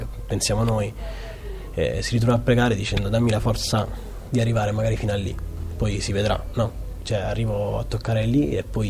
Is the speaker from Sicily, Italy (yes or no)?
yes; Pantelleria, Sicily, Italy; perché io sono siciliano, vengo dalla Pantelleria